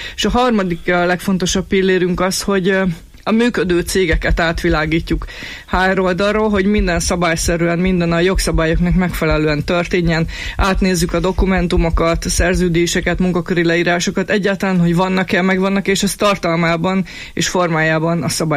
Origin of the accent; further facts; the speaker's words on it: Miskolc, Borsod-Abaúj-Zemplén, Hungary; miskolciként, borsodiként nagyon jól ismerjük a térségnek a munkaerőpiacát, hiszen itt nőttünk fel, itt végeztük az egyetemeinket, itt vannak a rokonaink, barátaink, ismerősöink, és itt dolgoztunk ebben a régióban